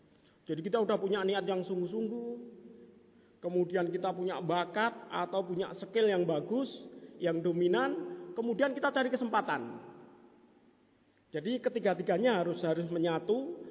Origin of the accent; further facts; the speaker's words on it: Java, Indonesia; satu hal kita sebagai orang Jawa adalah bagaimana kita mengeroi usaha kita.